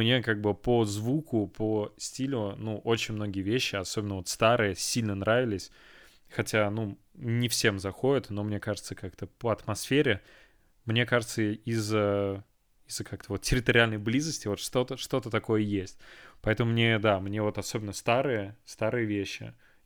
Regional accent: Volga region, Russia; Я же с Поволжья. Вот. И у нас Чувашия — это как бы соседняя республика.

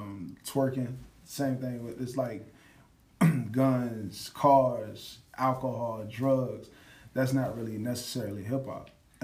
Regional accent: Stony Point, United States; See, and the same thing with, I'm from Stony Point on Newtown Road, and every day it was always something out there.

